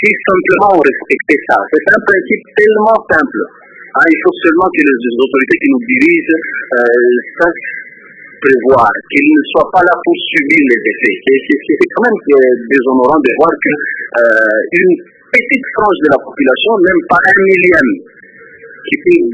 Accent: DR Congo; depuis que je suis Congolais, c'est aujourd'hui que je me sens vraiment fier d'être Congolais.

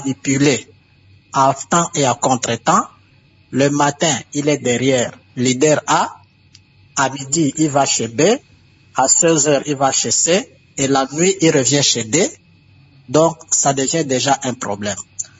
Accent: DR Congo; Chez nous, en République démocratique du Congo

